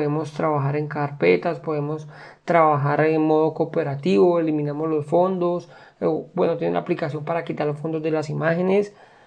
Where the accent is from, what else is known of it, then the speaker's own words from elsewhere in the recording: Colombia; pues yo soy de Colombia